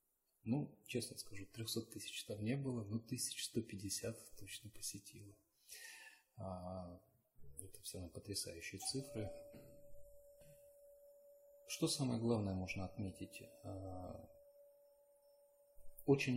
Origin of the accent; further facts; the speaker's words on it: Russia; На что мы, смеясь, говорили, нет, мы из России.